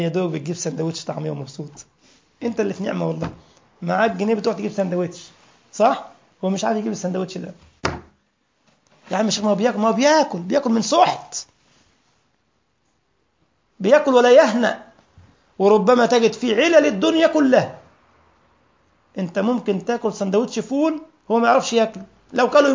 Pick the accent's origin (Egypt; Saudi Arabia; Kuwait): Egypt; now in Germany; أذكر والله يا إخوة لما أول لما دخلنا التليفون الأرضي في البيت في مصر